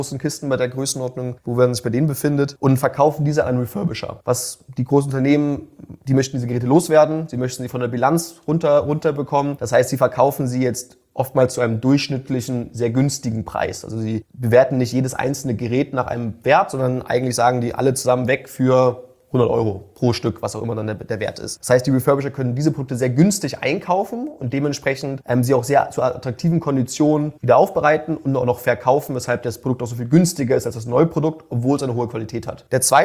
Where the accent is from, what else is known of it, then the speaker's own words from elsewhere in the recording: Hamburg, Germany; Ja, also ich bin Deutscher, ursprünglich aus Hamburg.